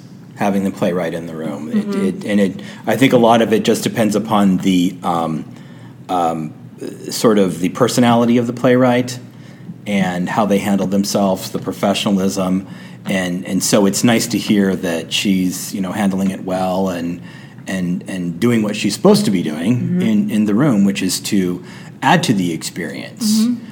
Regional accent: California, United States; And I'm from Southern California.

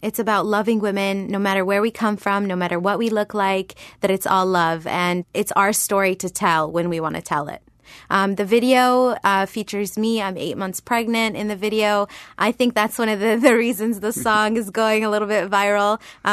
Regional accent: United States; And for me, especially as an American, part of my freedom isn't choosing to wear whatever whatever the F I want, basically.

